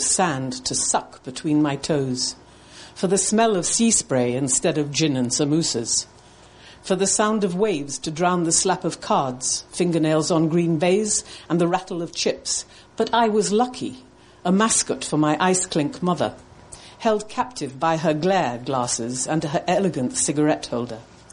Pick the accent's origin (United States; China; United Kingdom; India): India; I was born and brought up in India.